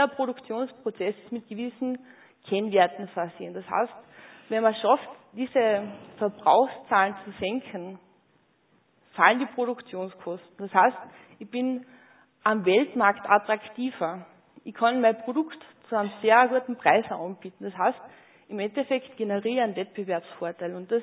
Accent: Linz, Upper Austria, Austria; Ich glaube, wir sind ja alle aus Linz.

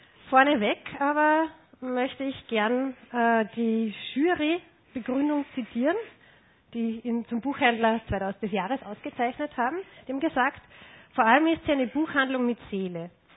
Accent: Linz, Upper Austria, Austria; Ich bin in Linz aufgewachsen

